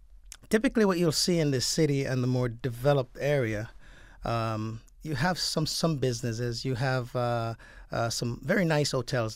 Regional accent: Jamaica; growing up in Jamaica was not always difficult, but for the most part, I was raised by my grandparents, and we weren't wealthy.

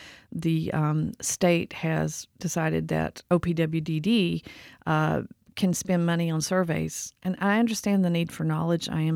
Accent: Southeast, United States; Where I'm from, and I love where I'm from. I'm from the Southeast. I love it there.

